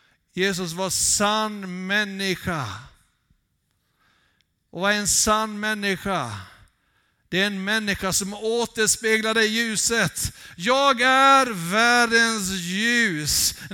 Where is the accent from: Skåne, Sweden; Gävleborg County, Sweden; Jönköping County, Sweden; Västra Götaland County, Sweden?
Jönköping County, Sweden; Vetlanda; För att jag är uppvuxen i Vetlanda.